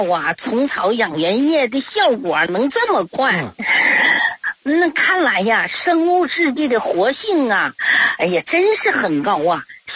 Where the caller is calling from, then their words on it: Qiqihar, Heilongjiang, China; 我家是齐齐哈尔的。